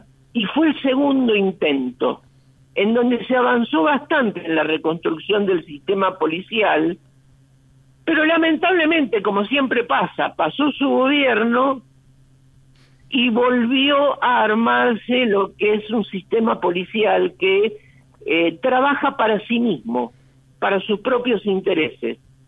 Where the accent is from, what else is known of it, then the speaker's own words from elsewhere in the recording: Lomas de Zamora, Buenos Aires Province, Argentina; los que somos de Lomas lo conocemos muy bien